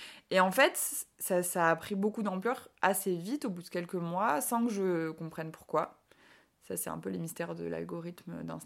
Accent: Aix-en-Provence, Provence-Alpes-Côte d'Azur, France; now in Avignon, France; j'habite à Avignon du coup depuis un an et demi. Je viens d'Aix à la base, Aix-en-Provence, et maintenant j'habite ici

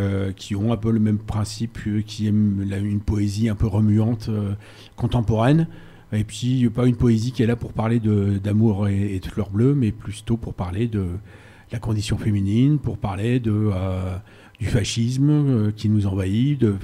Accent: Hauts-de-France, France; moved away as an adult; Moi je suis pas d'ici, je suis une pièce rapportée, je suis Picard au départ. Je suis arrivé dans la région il y a 25 ans

